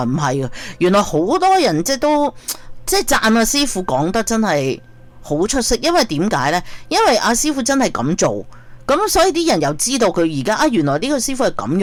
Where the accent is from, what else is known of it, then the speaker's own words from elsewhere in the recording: China; 即系我哋中国人啊咁样